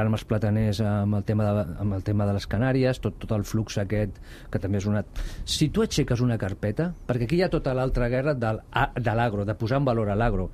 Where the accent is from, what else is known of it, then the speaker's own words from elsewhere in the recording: Cornellà de Llobregat, Catalonia, Spain; jo sóc del Delta Llobregat, sóc de Cornellà, els avis eren pagesos